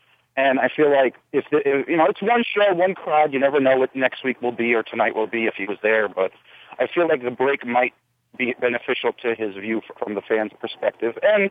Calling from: New Jersey, United States; from New Jersey.

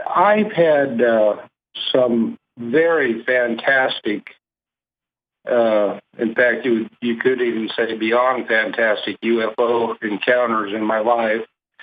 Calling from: Oklahoma, United States; Okay, yeah … I'm in Oklahoma.

